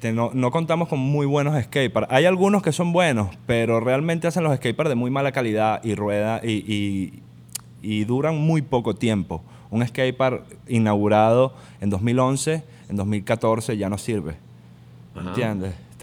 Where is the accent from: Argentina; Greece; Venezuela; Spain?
Venezuela; now in Miami, United States; Aquí me ha pasado, por ejemplo, en Miami, que digo que soy de Venezuela y la gente, ok.